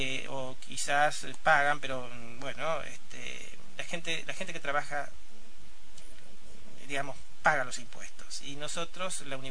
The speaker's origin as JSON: {"language": "Spanish", "town": "Los Pagos", "region": "Entre Ríos", "country": "Argentina", "also_born_or_lived": "Concepción del Uruguay", "said": "La secundaria la hice en Concepción del Uruguay, Entre Ríos."}